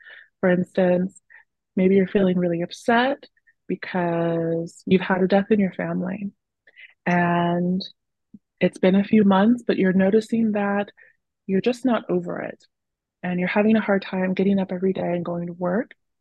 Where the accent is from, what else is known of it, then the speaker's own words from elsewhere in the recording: Sacramento, California, United States; also born or lived in England / Illinois / Nevada; Yeah, so I grew up mostly in Sacramento, California. My dad was in the Air Force, and so we did a little bit of moving around when I was a kid. We went to England, and then we came back to the States